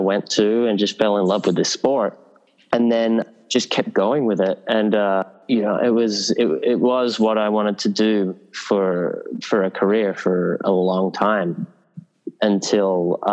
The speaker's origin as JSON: {"language": "English", "town": "Sydney", "region": "New South Wales", "country": "Australia", "tie": "born or raised there", "said": "I was, you know, a kid growing up in Northern Beaches in Sydney."}